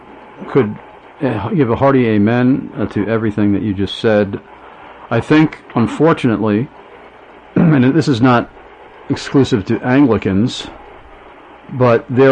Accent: Amityville, New York, United States; in Amityville, Long Island, my hometown where I was born, raised, and lived for most of my life.

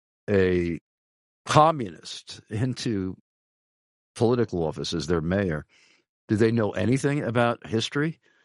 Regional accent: Long Island, New York, United States; I am a native New Yorker, although I never lived in the five boroughs of New York City. I was from Long Island.

